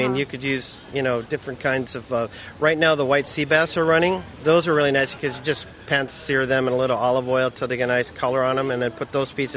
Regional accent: Midwest, United States; I grew up in the Midwest, so I've been making a corn pudding

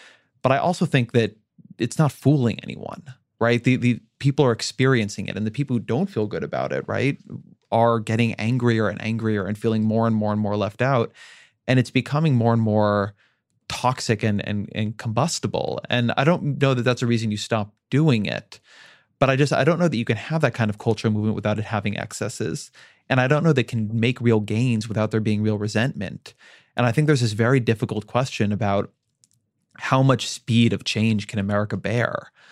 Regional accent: Orange County, California, United States; And you could just never have a show like that that was so unrepresentative now. You can never do it. I mean, and I come from OC, which is an incredibly diverse place.

